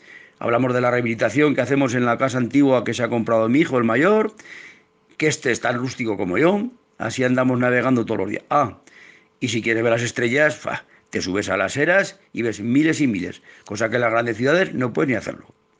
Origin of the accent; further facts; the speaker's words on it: Aragon, Spain; born there; 65 años, soy natural de un pueblecito de la provincia de Teruel llamado Tornos. Está situado en la comarca del Jiloca y es uno de los pueblos de ahí del entorno de la Laguna de Gallocanta.